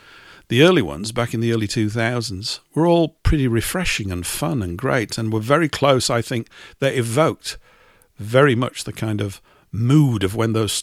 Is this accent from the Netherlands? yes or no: no; Yorkshire and the Humber, United Kingdom; Growing up in Yorkshire, you know, where everything was bleak and grim. It's grim up north